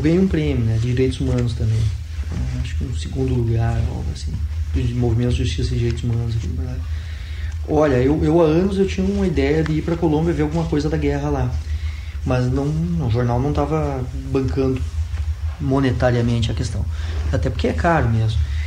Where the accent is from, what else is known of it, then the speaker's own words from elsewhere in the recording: Passo Fundo, Rio Grande do Sul, Brazil; Passo Fundo, que é a minha terra natal.